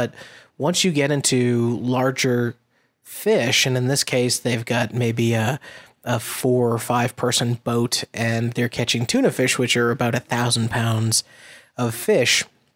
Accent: Massachusetts, United States; Obviously it's coming out of Gloucester near my hometown.

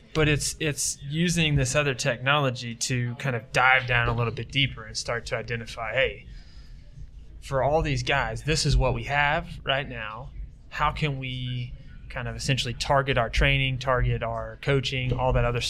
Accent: Chattanooga, Tennessee, United States; I grew up in Chattanooga during the same days as kind of...

